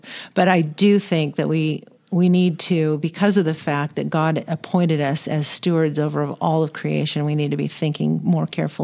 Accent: Pacific Northwest, United States; I grew up in the Pacific Northwest.

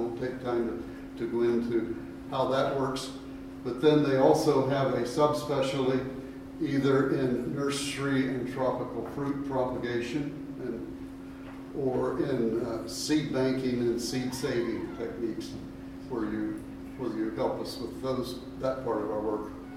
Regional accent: Ohio, United States; Where I grew up in Ohio, farmers put up hay in the summer

